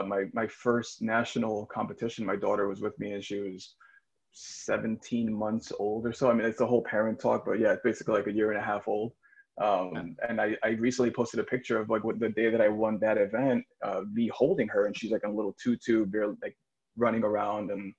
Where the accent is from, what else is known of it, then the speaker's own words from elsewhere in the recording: Brooklyn, New York, United States; that's just the thing that you did when you were a Puerto Rican kid growing up in Brooklyn.